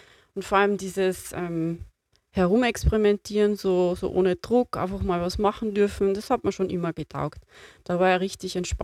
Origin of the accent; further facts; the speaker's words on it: Lower Austria, Austria; Und ich weiß, ich habe meine Kindheit auch im Waldviertel verbracht. Ich komme auch aus einer ländlichen Gegend, bin eine typische Wirtshaustochter und bin auch noch die Erstgeborene.